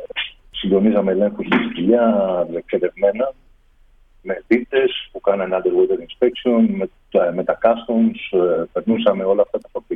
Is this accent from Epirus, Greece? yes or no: no; Aegina, Attica, Greece; also born or lived in Athens; Εγώ καταρχάς γεννήθηκα στην Αθήνα και μεγάλωσα στην Αίγινα.